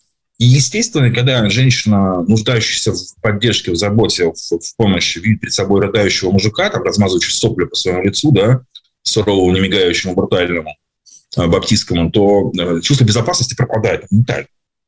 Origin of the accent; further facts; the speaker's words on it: Saint Petersburg, Russia; Я из Санкт-Петербурга